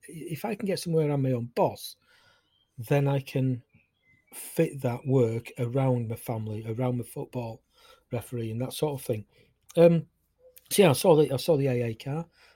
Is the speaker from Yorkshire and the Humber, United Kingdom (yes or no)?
yes; Yorkshire and the Humber, United Kingdom; I'm up in Yorkshire. I'm a Yorkshire lad, born and bred.